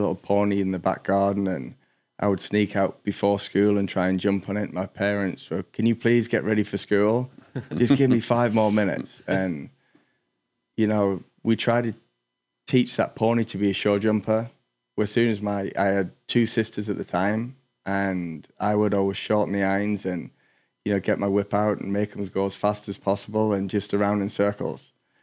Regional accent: England, United Kingdom; You know, growing up in England, it was always a dream of mine to move to the United States.

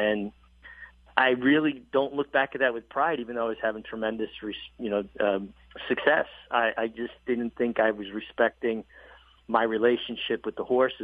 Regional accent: Brooklyn, New York, United States; born or raised there

